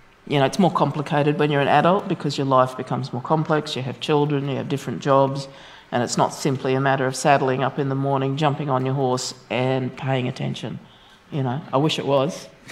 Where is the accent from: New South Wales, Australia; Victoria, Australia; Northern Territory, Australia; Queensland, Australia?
Queensland, Australia; Brisbane; I grew up in Brisbane in the it's Yuggera country on the southern outskirts, and It was very bushy. Lived on a small acreage that my Russian grandparents carved off